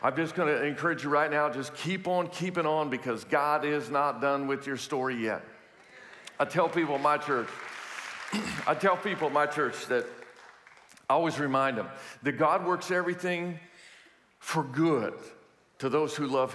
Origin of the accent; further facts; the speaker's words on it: Houston, Texas, United States; You know, I'm from Houston, we're from Houston